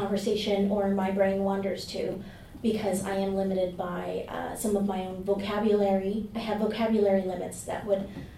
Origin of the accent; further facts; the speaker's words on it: Skeetchestn, British Columbia, Canada; I come from Skejiston Indian Band, that is part of the Shuswap Nation in the interior BC. And I, my mother and father are … my father comes from Skejiston, where I was raised, and my mother from Germany.